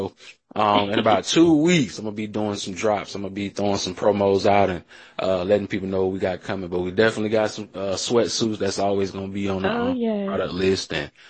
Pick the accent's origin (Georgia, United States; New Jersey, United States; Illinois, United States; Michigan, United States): Georgia, United States; Atlanta; I'm from Atlanta, so that's how we was moving.